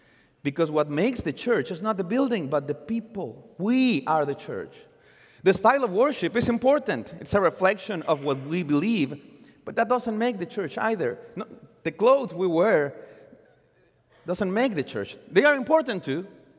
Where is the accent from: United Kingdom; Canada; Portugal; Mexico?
Mexico; Mexico City; English is a second language; moved away as an adult; now in United States; I love the church where I grew up in Mexico City. I love the churches I've been part of my whole life as I'm moving through Mexico and the United States.